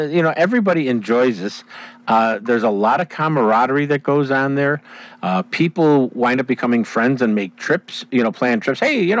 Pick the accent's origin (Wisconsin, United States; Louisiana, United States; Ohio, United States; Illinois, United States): Illinois, United States; Chicago; I grew up in Inglewood. You're talking about the city of Chicago, folks. I grew up in Inglewood.